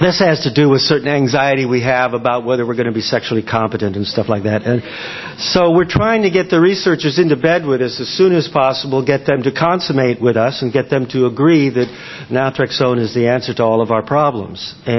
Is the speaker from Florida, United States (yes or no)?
yes; Daytona Beach, Florida, United States; yet another doctor in my hometown of Daytona Beach said